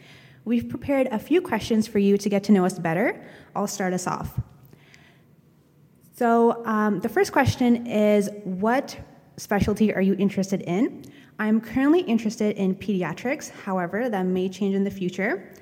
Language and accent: English; Calgary, Alberta, Canada; I'm the co-president, and I'm from Calgary, Alberta, Canada.